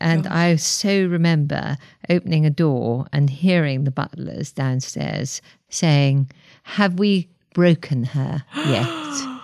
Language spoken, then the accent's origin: English; Wales, United Kingdom; I do remember one story, which, being Welsh, I'd been brought up on Eisteddfods and had always been round every Eisteddfod in Wales and sang and done poetry and so forth.